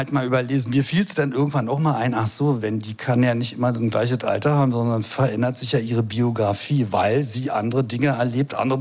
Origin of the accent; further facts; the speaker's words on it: Berlin, Germany; Ich bin ja aufgewachsen also in der Paul-Herz-Siedlung, was in Charlottenburg ist. Das ist also nicht das schöne Charlottenburg.